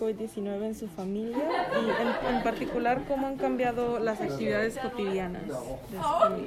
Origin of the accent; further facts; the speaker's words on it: Durango, Mexico; Y soy de Durango.